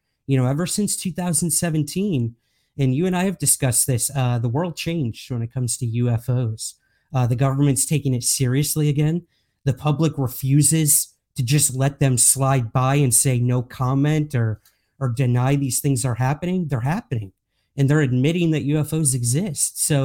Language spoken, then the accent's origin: English; New York, United States; for me, growing up in New York, I was always going to New York City and seeing Broadway plays and stuff like that.